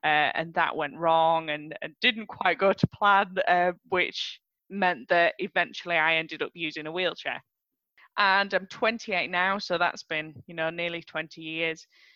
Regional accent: Skipton, Yorkshire and the Humber, United Kingdom; born there; Yorkshire, that I'm sure you can tell from my accent, wherever I go in the world, that doesn't disappear. So I was born in Skipton, North Yorkshire

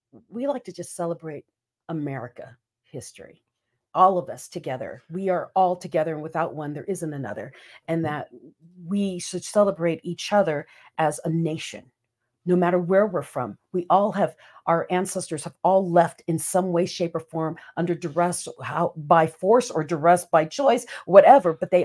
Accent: Philippines; growing up in the Philippines, I was in a very diverse culture in the Philippines with a whole bunch of, you know, military brats.

